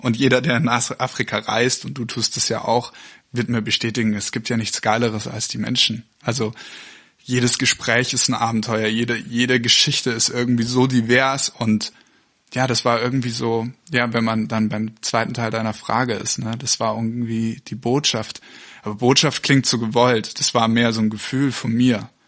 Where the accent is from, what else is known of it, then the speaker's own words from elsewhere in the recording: Bavaria, Germany; ich bin halt aufgewachsen auf dem Land in Bayern und es ist sehr schön, dort aufzuwachsen